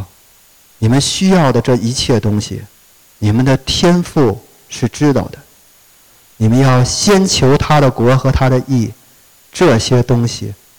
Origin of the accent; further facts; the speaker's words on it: China; 你知道我们中国人有四大基本需要，叫衣食住行。